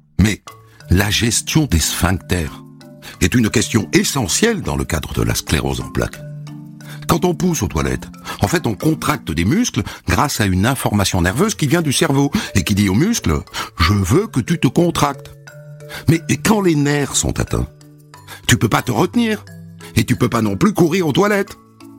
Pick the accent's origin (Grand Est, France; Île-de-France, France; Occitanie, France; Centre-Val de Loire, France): Occitanie, France; Montpellier; J'ai grandi à Montpellier.